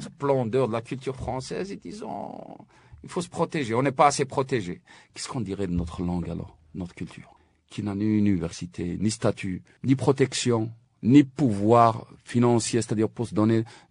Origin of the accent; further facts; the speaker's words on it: Kabylie, Algeria; Si je dis algérien, OK. Mais s'il y a d'autres Algériens, je dis, je viens de Kabylie, ça les touche.